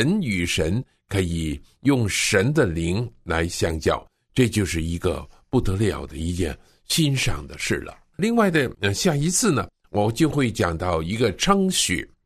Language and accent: Chinese; China; 我想把我们中国人对于那个表达方面的那个缺乏呢